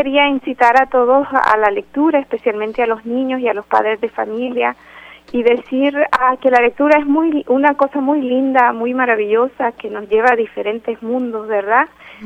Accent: El Salvador; moved away; Soy salvadoreña. Mis poemas son inspirados de la experiencia de inmigrante.

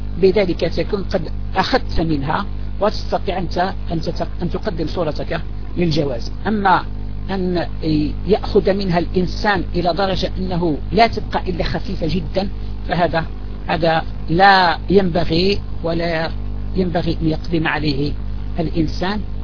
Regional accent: Algeria; الآن صدر عندنا في الجزائر قانون مؤخر عن حلق اللحية

